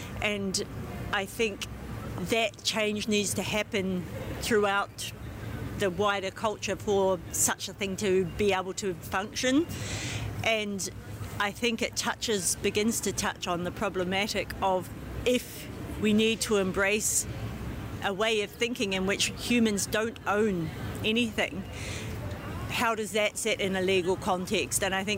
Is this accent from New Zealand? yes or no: yes; New Zealand; Hi, I'm from New Zealand, and I think that's absolutely right.